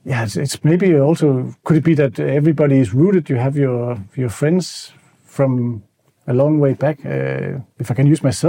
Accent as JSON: {"language": "English", "town": "Aalborg", "region": "North Denmark Region", "country": "Denmark", "lives_now": "Aarhus, Denmark", "said": "I'm not from Aarhus. I'm from a city called Aalborg, further up north. So I moved to Aarhus without having any friends there."}